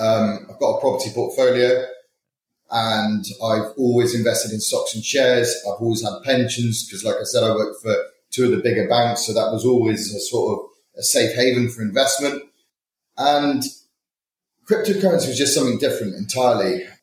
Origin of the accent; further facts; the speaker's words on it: Bristol, South West England, United Kingdom; now in London, United Kingdom; I was originally from Bristol